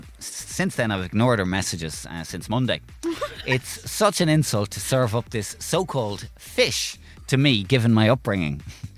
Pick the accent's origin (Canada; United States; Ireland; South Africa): Ireland; Kilmore Quay, Leinster; I must point out that I grew up in Kilmore Quay and I'm used to eating nothing but fresh fish.